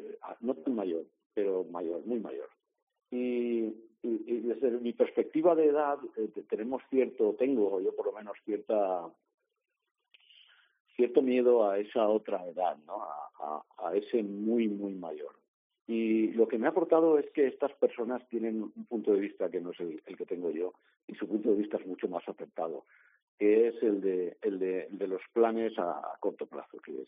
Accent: Valencian Community, Spain; now in Ávila, Spain; Yo el año pasado me vine a vivir a Ávila, en lo que cuando lo cuento aquí llaman el viaje inverso, ¿no? Porque yo soy valenciano y digo, me he venido a vivir a Ávila por voluntad propia y porque me gusta Ávila.

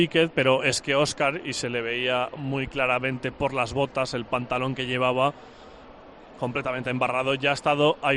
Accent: Valencian Community, Spain; y aún así la verdad que como valenciano también orgulloso

